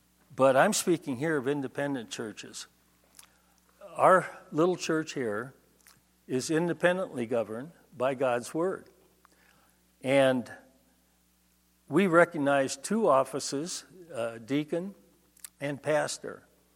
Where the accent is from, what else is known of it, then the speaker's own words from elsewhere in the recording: United States; born there; Now, when I was born in the United States, I did not inherit a DNA of the USA.